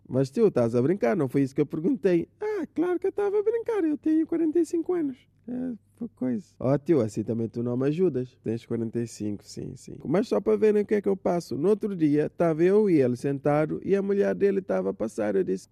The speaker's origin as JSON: {"language": "Portuguese", "town": "Assomada", "region": "Santiago", "country": "Cape Verde", "said": "Ah, pois é, sou de Somada."}